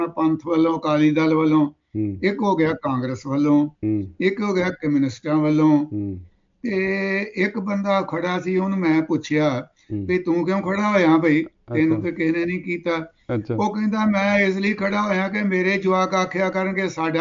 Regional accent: Suro Padda, Punjab, India; ਸਾਡੇ ਪਿੰਡ ਨਿਕਾ ਜਿਹਾ ਸੂਰੋ ਪੱਡਾ ਮਹੀਤੇ ਤੋਂ 4 ਕਿਲੋਮੀਟਰ ਅੰਮ੍ਰਿਤਸਰ ਵਾਲੀ ਸੜਕ ਦੇ ਉੱਤੇ ਆ

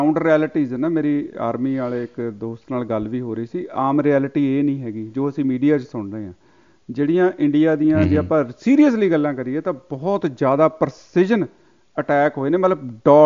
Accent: Punjab, India; ਕਹਿੰਦੇ ਨੇ ਕਿ ਮਾਲਵੇ ਵਿੱਚ ਵੀ ਪਾਣੀ ਬਹੁਤ ਨਹਿਰਾਂ ਨਾਲ ਹੀ ਪਹੁੰਚਿਆ, ਮੇਰੇ ਪਿੰਡ ਵੀ ਨਹਿਰ ਆਉਂਦੀ ਆ, ਅੱਗੇ ਬਠਿੰਡਾ ਝੀਲਾਂ ਬਣ ਜਾਂਦੀਆਂ ਨੇ

